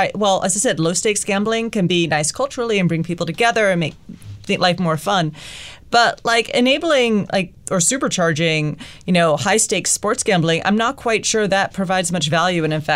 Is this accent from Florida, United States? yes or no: no; Storrs, Connecticut, United States; Like, I'm from Storrs, Connecticut, this tiny town in the middle of nowhere